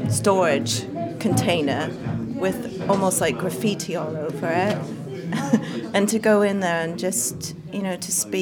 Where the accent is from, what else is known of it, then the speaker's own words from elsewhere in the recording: Canada; interviewing local bands, where I grew up in Canada.